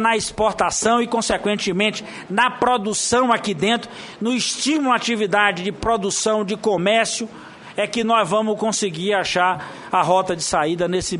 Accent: Northeast Region, Brazil; Eu disse, eu sou do Nordeste, meu irmão.

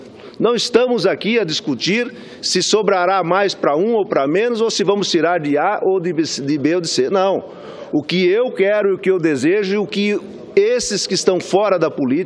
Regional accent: Brazil; como nós brasileiros, nós trabalhadores, nós empresários, nós agricultores

